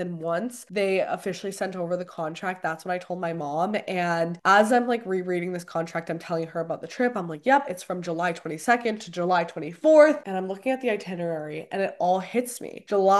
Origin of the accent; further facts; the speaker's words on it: Canada; now in Vienna, Austria; as a Canadian creator, a lot of times Canadian brands can't really do anything with you, like any work with you outside of Canada. And because I'm living abroad in Vienna